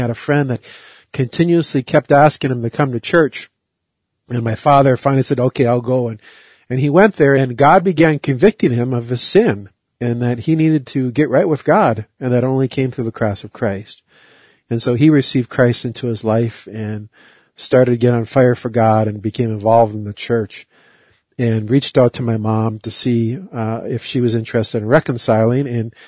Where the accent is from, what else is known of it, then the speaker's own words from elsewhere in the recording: Duluth, Minnesota, United States; I was born and raised in Duluth.